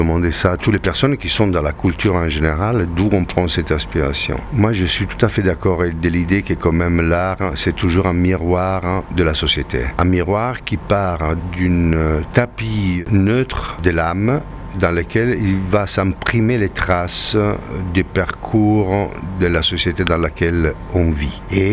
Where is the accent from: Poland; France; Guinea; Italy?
Italy; French is a second language; Bon, après, moi, je suis italien, donc ça pourrait être dit en italien aussi.